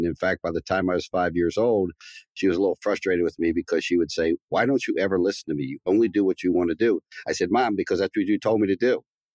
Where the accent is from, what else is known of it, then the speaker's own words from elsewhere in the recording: Baltimore, Maryland, United States; Actually, it was great. I grew up in a very kind of middle-class neighborhood across the street from my elementary school and my junior high school.